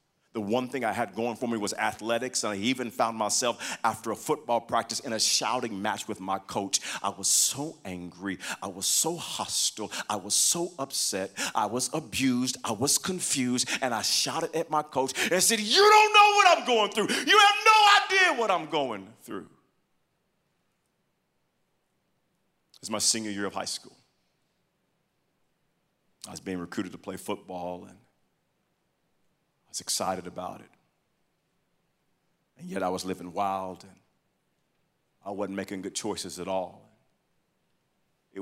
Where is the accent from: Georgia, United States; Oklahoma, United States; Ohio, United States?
Oklahoma, United States; Wewoka; I know you know right where it is now, and that's where I grew up in Wewoka.